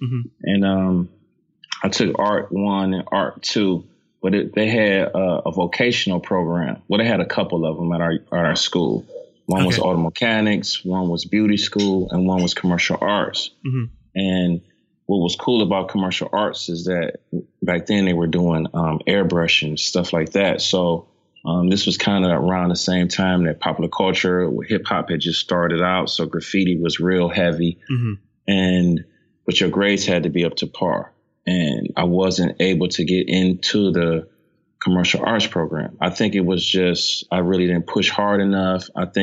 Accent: East Cleveland, Ohio, United States; I grew up in East Cleveland. That's on the east side of Cleveland, Ohio, kind of in between the suburbs and the inner city.

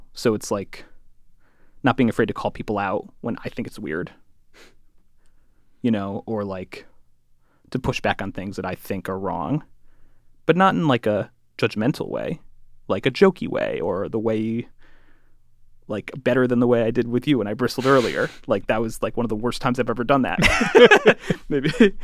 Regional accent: Connecticut, United States; yeah, I'm from Connecticut, I went to the Ivy League, but I also like, that's not the socioeconomic class I'm from.

